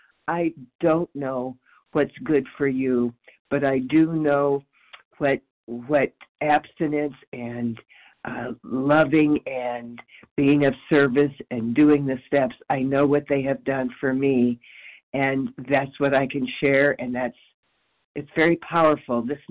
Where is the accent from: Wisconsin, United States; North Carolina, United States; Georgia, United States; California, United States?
California, United States; Hi, this is … I'm from California.